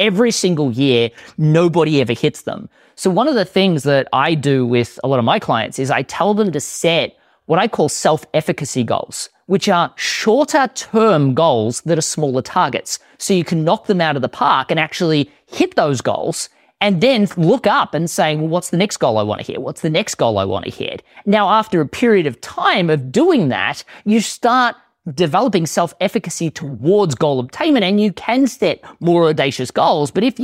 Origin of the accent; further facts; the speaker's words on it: Australia; now in United States; Well, I am Australian